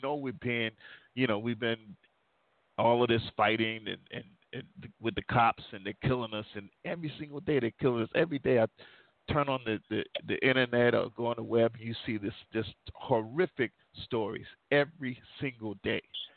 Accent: United States; I often say that we're living inside of two worlds. Being an American, then two being, one being black and then two being a black American.

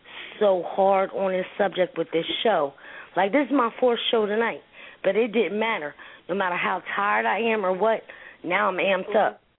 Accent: Newark, New Jersey, United States; now in Atlanta, United States; because I'm from Newark and I'm down the A.

